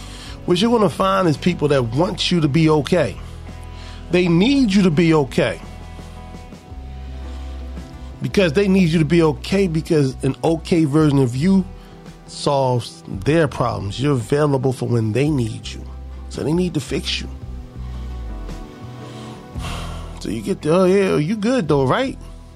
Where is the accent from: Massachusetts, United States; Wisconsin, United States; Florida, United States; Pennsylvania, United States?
Pennsylvania, United States; Philadelphia; Growing up in North Philadelphia, growing up in the heart of the crack cocaine era, seeing families decimated